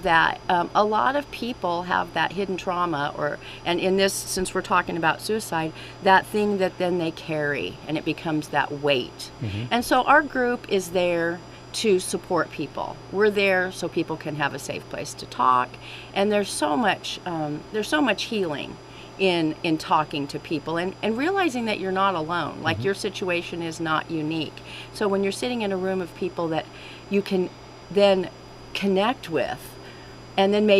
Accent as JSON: {"language": "English", "region": "Colorado", "country": "United States", "moved": "as an adult", "lives_now": "Nowata, United States", "said": "I'm actually from Colorado, and I moved here 3 years ago to be closer to my grandkids."}